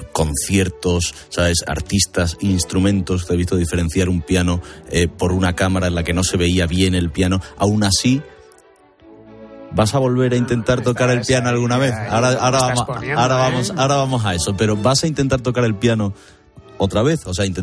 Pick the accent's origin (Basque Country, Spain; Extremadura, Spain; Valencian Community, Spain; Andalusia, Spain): Andalusia, Spain; Seville; yo soy un tío de Sevilla, que además soy muy sevillano, pero el sitio que mejor me ha acogido, en el que más he aprendido y seguramente del que más disfruto, es Madrid.